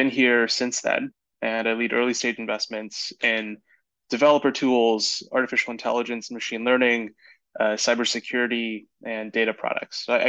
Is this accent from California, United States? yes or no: yes; California, United States; Yeah, so I grew up in the Bay Area, just south of San Francisco